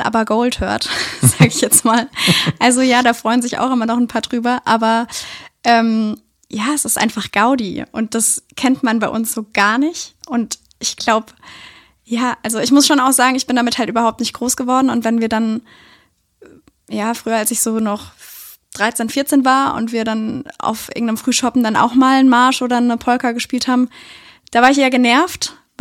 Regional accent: Osthofen, Rhineland-Palatinate, Germany; also ich bin in Osthofen groß geworden. Das ist in der Nähe von Mainz. Genau, also im Südwesten von Deutschland.

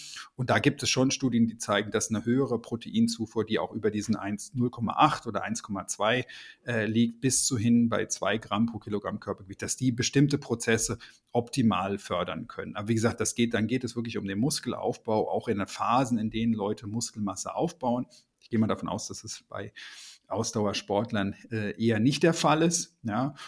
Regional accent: Germany

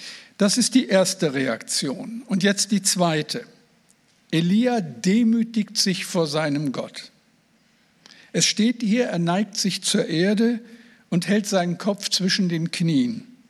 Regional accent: Moers, North Rhine-Westphalia, Germany; born there; ich bin ja kein Nordlicht, ich bin im Ruhrgebiet, am Rande des Ruhrgebiets geboren, in Moers am Niederrhein.

